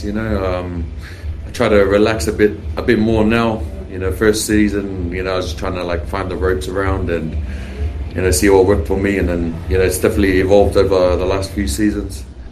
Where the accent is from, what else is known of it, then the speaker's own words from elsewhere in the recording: Australia; growing up in Australia and, you know, getting the opportunity to play for Fiji.